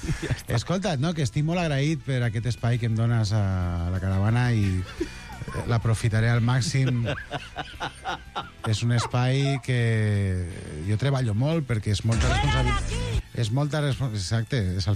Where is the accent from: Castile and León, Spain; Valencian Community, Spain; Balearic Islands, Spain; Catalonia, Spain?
Valencian Community, Spain; Castellón de la Plana; No, doncs no, soc de Castelló, senyora, que és pitjor encara.